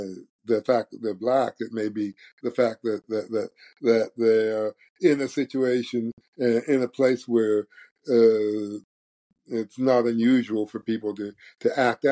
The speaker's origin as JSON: {"language": "English", "country": "United States", "said": "seeing myself as an American and as a black person and trying to reconcile the two in every interaction."}